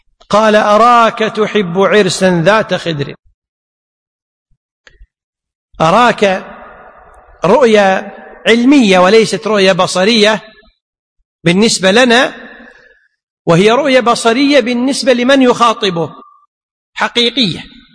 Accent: Kuwait; لكن في العرف عندنا بالكويت يقولون هذا عريس وهذا عروس وهذه عروس

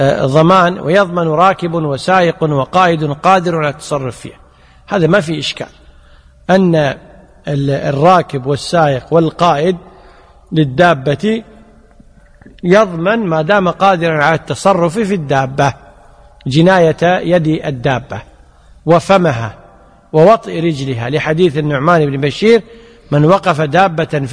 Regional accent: Kuwait; لذلك حتى القانون عندنا في الكويت أن سيارات التدريب إذا أتلفت شيئا فليس الضمان على المتدرب

